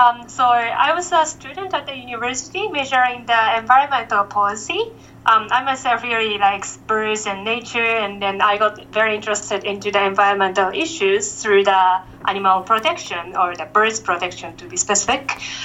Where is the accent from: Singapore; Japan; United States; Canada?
Japan; Nishinomiya, Hyogo; now in Kamikatsu, Japan; No, I'm originally from Nishinomiya City, which is next to Kobe.